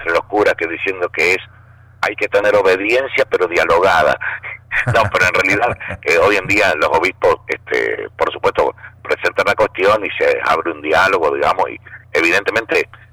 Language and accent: Spanish; Córdoba, Argentina; Yo soy oriundo de Córdoba, de capital, Córdoba.